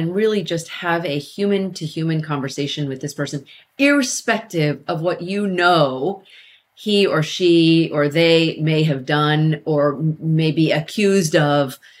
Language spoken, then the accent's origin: English; Carmichael, California, United States; And so I grew up in Carmichael, California. And at the time when my family settled there, there were no Asians.